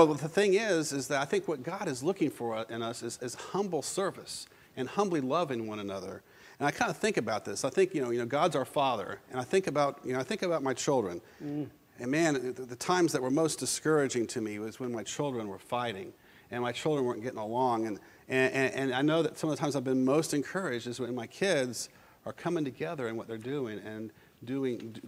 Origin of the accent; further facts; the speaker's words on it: Florida, United States; I remember when I first came to the state of Alabama, I was born and raised in Florida, and I remember the first time I came to Alabama